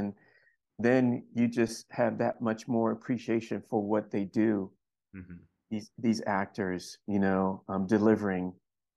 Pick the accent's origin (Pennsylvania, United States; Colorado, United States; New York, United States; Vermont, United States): Pennsylvania, United States; Philadelphia; I was raised in Philadelphia. Pittsburgh is an 8-hour car drive from Philadelphia.